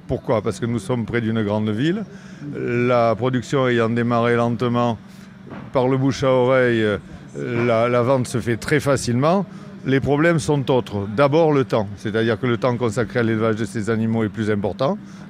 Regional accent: Nouvelle-Aquitaine, France; Moi, je suis issu de la Dordogne, donc purement aquitain.

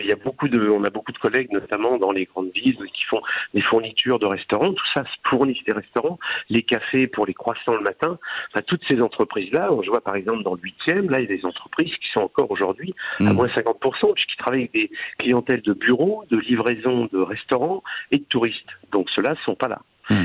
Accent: Hauts-de-France, France; chez nous, dans le Nord, on dit des pains au

